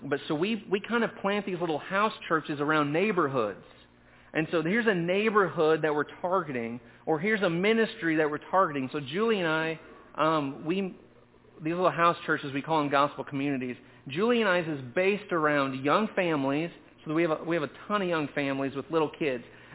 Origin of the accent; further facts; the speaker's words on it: Cape Girardeau, Missouri, United States; my hometown of Cape Girardeau. We just call it Cape G, in southeast Missouri, right in the middle of the Bible Belt.